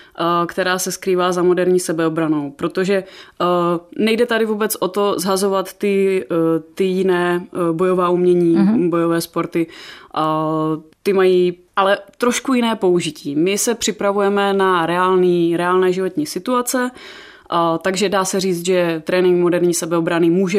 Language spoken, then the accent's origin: Czech; Silesia, Czechia; A já tím, že jsem tady ze Slezska, tak jsem měla to štěstí, že jsem se mohla připojit.